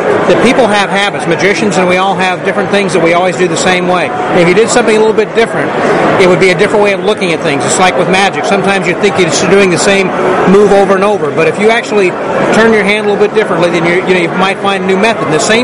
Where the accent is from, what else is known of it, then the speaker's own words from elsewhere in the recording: Illinois, United States; I mean, I'm from Illinois myself.